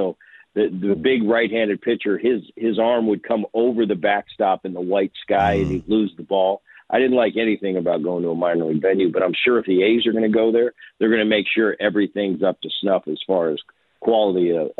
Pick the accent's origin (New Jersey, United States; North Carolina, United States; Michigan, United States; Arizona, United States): New Jersey, United States; Well, I grew up in New Jersey. It's absolutely sherbet there.